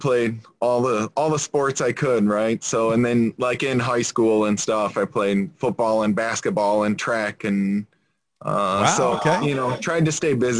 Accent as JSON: {"language": "English", "town": "Lapeer", "region": "Michigan", "country": "United States", "tie": "born or raised there", "said": "So I'm from a small town called Lapeer, Michigan, a little over an hour and a half north of Detroit. So grew up there, local to this area"}